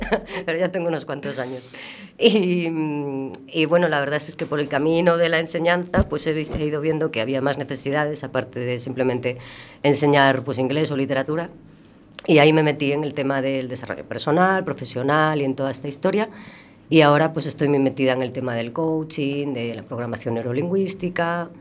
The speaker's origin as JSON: {"language": "Spanish", "town": "Pontevedra", "region": "Galicia", "country": "Spain", "lives_now": "A Coruña, Spain", "said": "a muller do coxo, veño de Pontevedra. Y bueno, y hace 4 años que me he venido a la aventura aquí a Coruña con una maleta en una mano y una hija en la otra."}